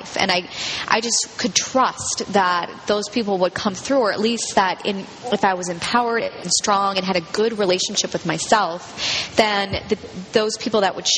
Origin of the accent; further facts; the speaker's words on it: Berkeley, California, United States; And I'm basically hailing from the Bay Area, from Berkeley